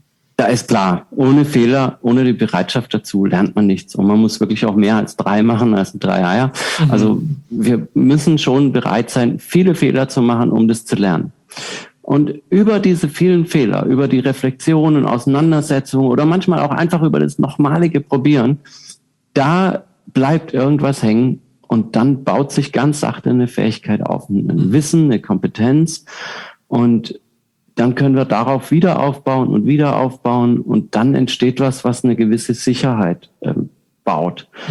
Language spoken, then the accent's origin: German; Southern Germany, Germany; Ich komme aus Süddeutschland ursprünglich